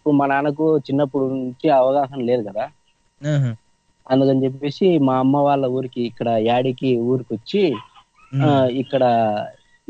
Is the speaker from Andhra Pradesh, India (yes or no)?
yes; Tadipatri, Andhra Pradesh, India; also born or lived in Yadiki; మాది సొంత ఊరు వచ్చేసి తాడిపత్రి అండి.